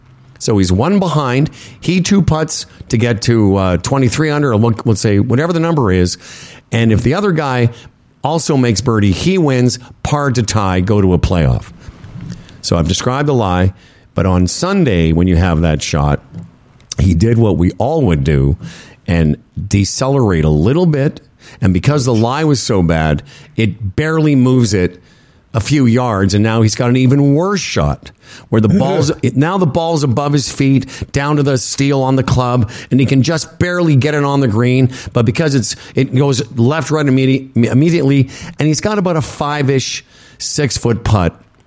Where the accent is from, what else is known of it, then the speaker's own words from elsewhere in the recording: Canada; of course, as a Canadian, you're happy